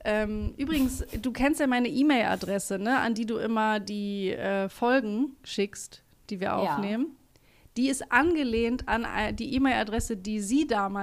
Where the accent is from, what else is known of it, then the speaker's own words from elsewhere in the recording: Bremen, Germany; Aber ich bin in einem Stadtteil in Bremen aufgewachsen. Da ist, das ist so eine Villengegend